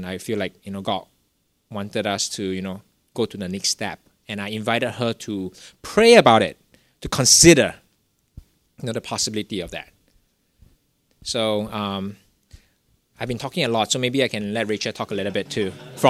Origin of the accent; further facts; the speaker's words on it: Singapore; I was born in Singapore, I grew up in Singapore my whole life